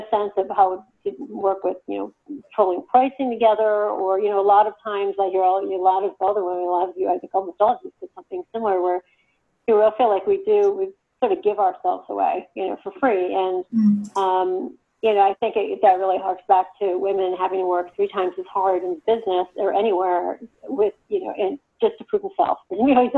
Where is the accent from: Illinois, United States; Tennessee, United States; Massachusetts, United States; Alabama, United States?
Massachusetts, United States; Boston; moved away as an adult; now in Los Angeles, United States; I'm actually from New England. I moved here from Boston 4 years ago. And after living in Boston for 30 years, I went to college in Boston and just stayed.